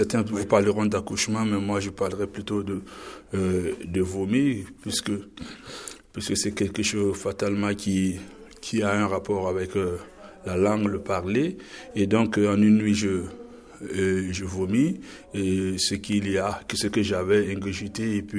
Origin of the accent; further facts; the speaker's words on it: Burkina Faso; en tant que Burkinabé ou en tant que jeunesse Burkinabé, on se pose.